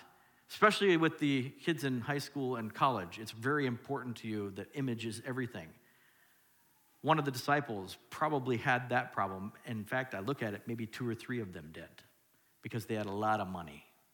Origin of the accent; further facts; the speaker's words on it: Oregon, United States; I'm from Oregon, and I happen to like shoes a little bit